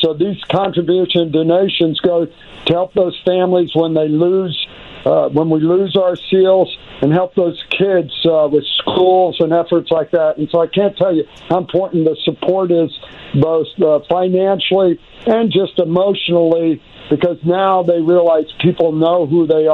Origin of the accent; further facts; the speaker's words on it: Iran; English is a second language; As you know, I grew up in Iran, so sure.